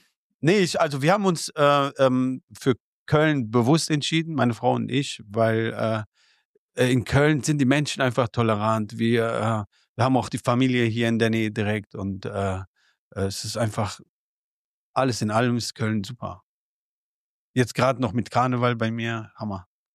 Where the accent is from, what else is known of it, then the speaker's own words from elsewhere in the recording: Afghanistan; now in Cologne, Germany; ich komme aus Afghanistan und bei uns war der Krieg irgendwann unerträglich geworden. Deshalb haben meine Eltern gesagt, raus. Und dann haben wir uns für Köln entschieden. Und ich muss sagen, ich habe in Köln-Kalk anfangs gelebt